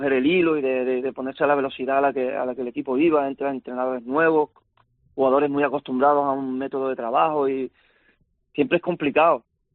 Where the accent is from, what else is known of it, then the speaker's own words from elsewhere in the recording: Canary Islands, Spain; Porque somos canarios y todos los canarios pensamos que no nos ayudamos entre nosotros.